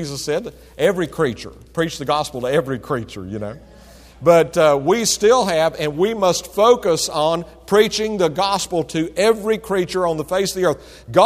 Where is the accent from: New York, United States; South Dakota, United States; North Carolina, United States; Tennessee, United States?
North Carolina, United States; And I said, I'm from the other redneck state. I'm from North Carolina. But I am from North Carolina.